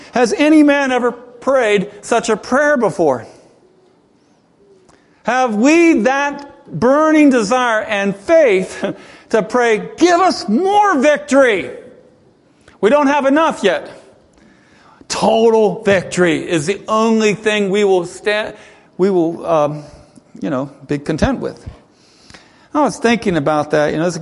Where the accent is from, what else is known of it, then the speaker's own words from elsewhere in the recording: Ohio, United States; I'm the Yankee from Ohio, and she's from North Carolina.